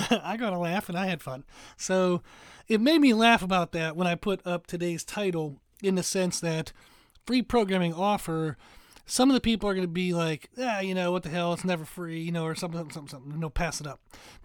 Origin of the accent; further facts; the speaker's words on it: United States; even though I'm like American and we use units that don't make any sense.